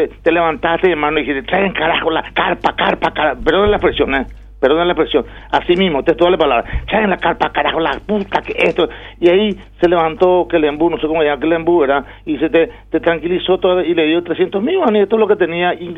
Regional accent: Paraguay; yo te digo como paraguayo

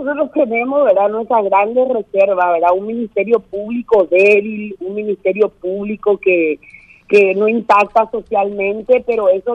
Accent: Paraguay; esta señora cree que somos idiotas los paraguayos.

